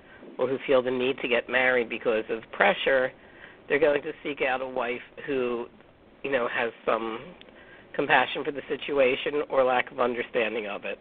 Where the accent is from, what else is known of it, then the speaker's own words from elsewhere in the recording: East Coast, United States; also born or lived in California / New York; I grew up on the East Coast. You're from Texas.